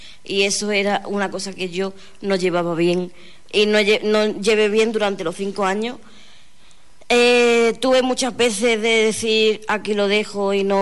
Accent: Lepe, Andalusia, Spain; El primero es sobre el carnaval de mi pueblo, yo soy de Lepe, como he dicho antes

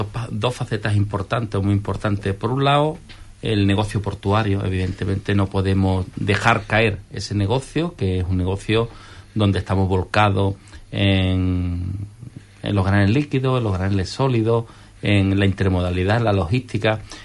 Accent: Lepe, Andalusia, Spain; Yo tengo que decir que no soy de Huelva, eso creo que lo sabéis, soy sí. De Lepe.

